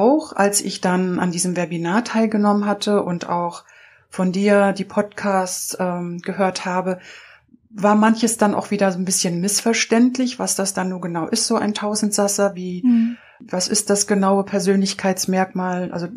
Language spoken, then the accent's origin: German; East Germany, Germany; now in Hamburg, Germany; Ich komme ja aus der DDR und dann war nach der Wende eh alles spannend. Ich lebte dann in Hamburg